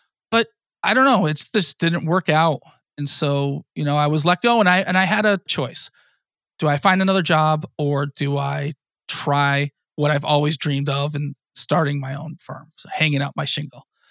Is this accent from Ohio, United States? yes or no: no; Massachusetts, United States; I'm a licensed architect. I'm from Massachusetts. I know the regulations here.